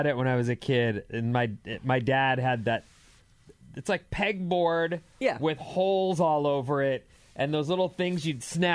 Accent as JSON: {"language": "English", "region": "California", "country": "United States", "said": "I'm from the Bay Area. We call it butts up."}